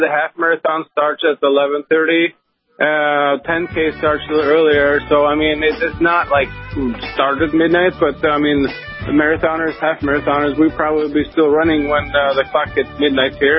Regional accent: Slidre, Innlandet, Norway; also born or lived in Fagernes; Myself, I was born and raised in Valdres in Fagernes. I grew up on a small farm in Slidre. And then in 1995-96, I was an exchange student in Decorah, Iowa.

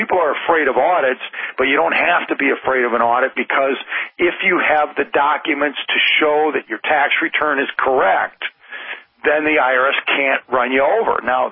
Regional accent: United States; And it's a perfectly natural expression, because we are American citizens.

